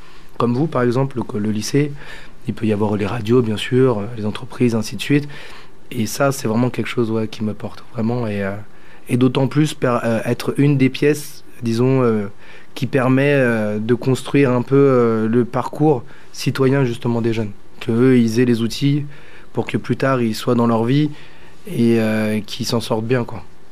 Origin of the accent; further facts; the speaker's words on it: Île-de-France, France; Quand je suis arrivé, parce que je viens de Paris, donc dans le 95, et je suis arrivé à Figeac